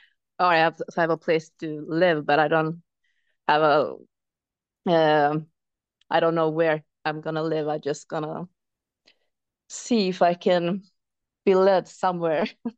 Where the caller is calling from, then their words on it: Norway; I'm from Norway.